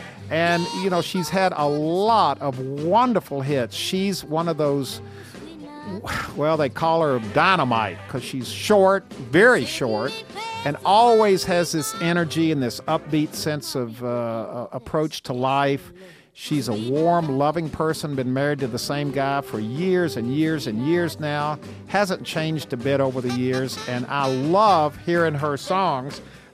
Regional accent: Gallatin, Tennessee, United States; You know, I'm from Gallatin, Tennessee, which is located about 30 miles out of Nashville, and the next town over was Hendersonville, which is where Johnny Cash and June Carter Cash lived.

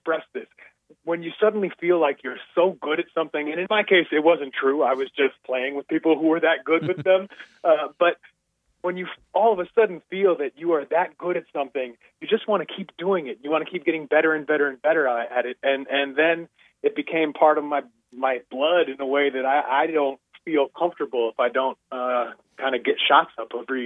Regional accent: New York City, New York, United States; My father had played basketball in Ohio and played when he moved to New York, and I grew up in New York at the time when basketball was very hot

